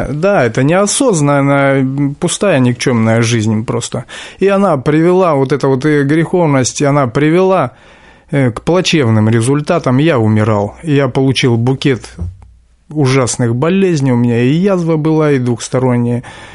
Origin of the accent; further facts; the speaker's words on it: Khakassia, Russia; Сам я из Сибири, есть такой район, республика Хакасия. И вот в Черногорском детдоме-интернате я воспитывался, вырос.